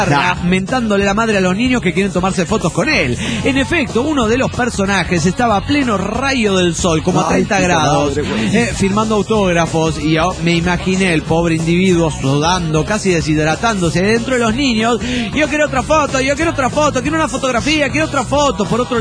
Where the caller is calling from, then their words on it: Atlanta, Georgia, United States; de Atlanta, Georgia.